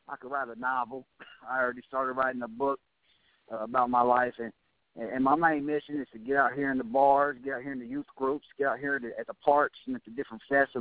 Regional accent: Troy, Ohio, United States; I'm from Troy, Ohio, area code 937. All right. That's my hometown.

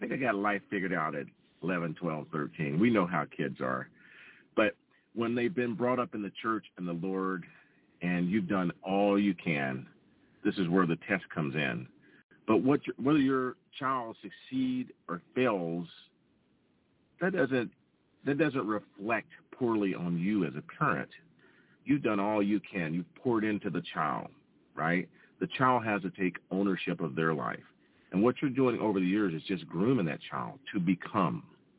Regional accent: Tennessee, United States; I'm back in my home state of Tennessee

